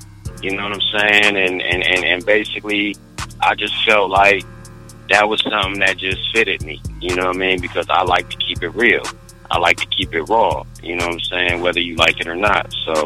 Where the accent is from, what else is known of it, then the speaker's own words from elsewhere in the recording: Columbus, Ohio, United States; I'm from Columbus, Ohio.